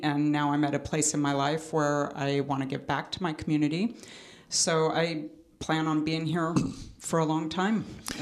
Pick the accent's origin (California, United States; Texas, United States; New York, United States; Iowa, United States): California, United States; now in Napa, United States; I'm from Orange County originally and came up to the Bay Area for college many years ago